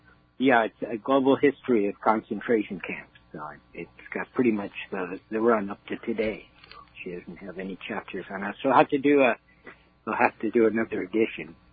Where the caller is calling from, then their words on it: Woodstock, New York, United States; I'm calling from Woodstock. I'm listening on the same radio.